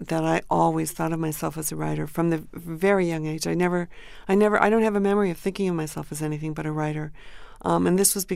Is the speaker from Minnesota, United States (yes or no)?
no; Durham, New Hampshire, United States; Yes, I grew up in Durham, New Hampshire.